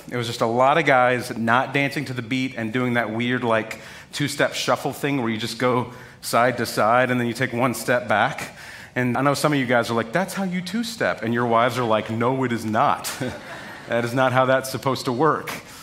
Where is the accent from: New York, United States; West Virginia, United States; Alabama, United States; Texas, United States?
Texas, United States; which is very important for a young guy growing up in Texas.